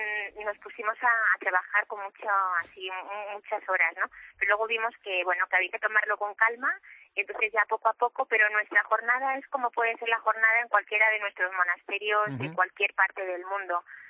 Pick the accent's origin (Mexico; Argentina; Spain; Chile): Spain; Madrid, Community of Madrid; yo soy madrileña, entonces soy del monasterio de Madrid y vengo de Barcelona.